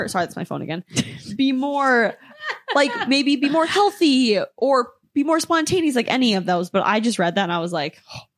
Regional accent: Minnesota, United States; Like when I was growing up in Minnesota, the people I was dating were also from Minnesota.

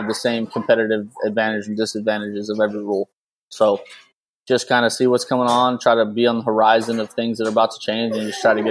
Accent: McAllen, Texas, United States; I grew up in McAllen, Texas, which is on the border of Mexico.

